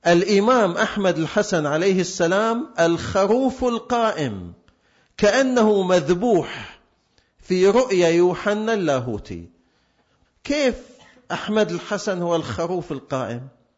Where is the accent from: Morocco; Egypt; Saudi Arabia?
Saudi Arabia; Qatif, Eastern Province; أنا ما أزعل، هذا صح، … وأنا من القطيف،